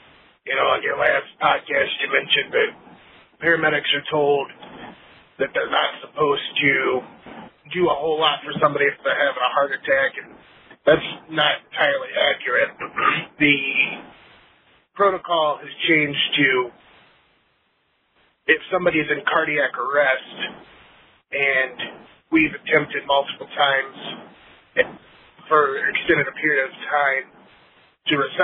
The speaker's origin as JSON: {"language": "English", "region": "California", "country": "United States", "said": "I'm from California."}